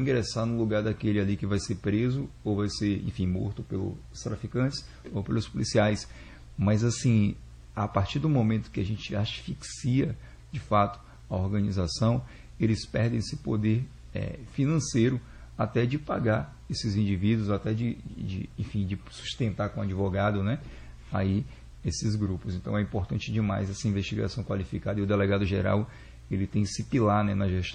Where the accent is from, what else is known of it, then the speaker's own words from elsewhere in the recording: Itabuna, Bahia, Brazil; born there; Eu nasci em Itabuna, no sul da Bahia.